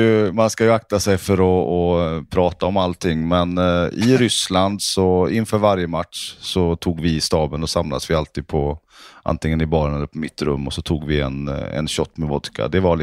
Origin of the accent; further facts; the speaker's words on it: Sweden; Holland är ju såklart närmare där jag är uppfostrad i Sverige